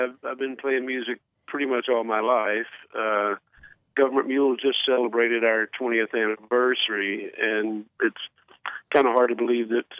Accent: North Carolina, United States; Woody's from Tennessee, I'm from North Carolina

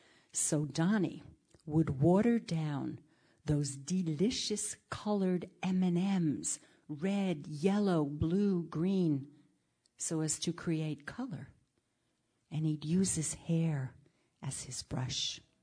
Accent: Bronx, New York, United States; When I was a kid growing up in the South Bronx, almost all the fellas did some a cappella singing on the street corner.

